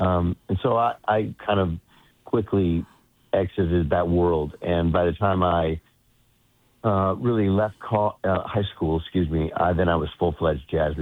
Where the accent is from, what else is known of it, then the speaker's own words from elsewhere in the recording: Corvallis, Oregon, United States; Well, I grew up in Corvallis, Oregon, which was about 80 miles south of Portland.